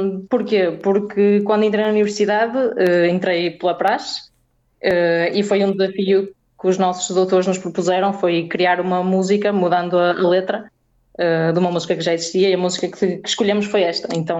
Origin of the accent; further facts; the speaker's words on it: Braga, Norte, Portugal; Porque como eu sou de Braga, fiz a universidade enquanto estava na casa dos meus pais